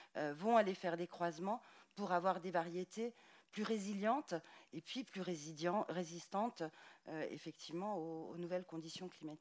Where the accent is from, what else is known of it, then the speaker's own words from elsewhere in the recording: Grand Est, France; Je suis alsacienne et j'ai tendance à le raconter à chaque fois.